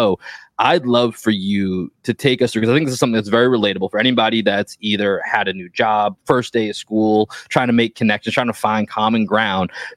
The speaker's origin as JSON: {"language": "English", "town": "Boston", "region": "Massachusetts", "country": "United States", "accent": "Boston", "said": "you get me back in the middle of Boston, it picks up a little bit. You give me a few beers, it's going to pick up a little bit, but yeah. I don't necessarily always have that as strong of an accent anymore."}